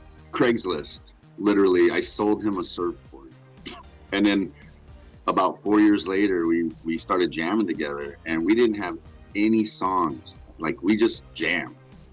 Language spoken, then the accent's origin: English; Long Beach, California, United States; and I grew up in Long Beach, and a bunch of my friends, they were in rap groups